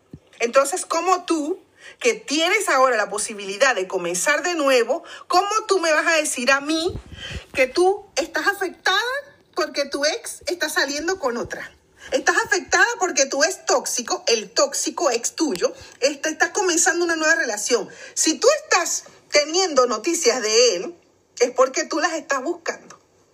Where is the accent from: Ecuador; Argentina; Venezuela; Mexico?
Venezuela; now in United Kingdom; en mi país de origen, Venezuela, las que no lo sabéis, esto, yo soy una mujer venezolana, nacionalizada española, a mucha honra, tengo dos nacionalidades, yo resido aquí en Inglaterra, yo vivo en Reino Unido, estoy casada con un hombre inglés